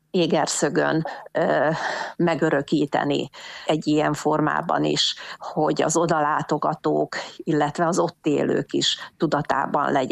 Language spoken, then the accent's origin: Hungarian; Moldava nad Bodvou, Košice Region, Slovakia; én szepsi származású vagyok, egy Szepsihez közeli kis településen, Tornaújfaluban születtem, illetve hát Kassán születtem, de ott nevelkedtem. Aztán mire iskolás lettem, akkor átköltözött a család Szepsibe, és én ezer szállal kötődök ehhez a kisvároshoz.